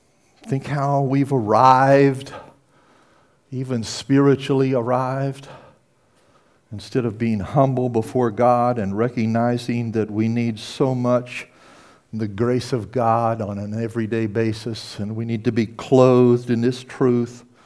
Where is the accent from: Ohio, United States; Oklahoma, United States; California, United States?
Oklahoma, United States; I grew up in Oklahoma, and Oklahoma State University in Stillwater is known for its wrestling teams.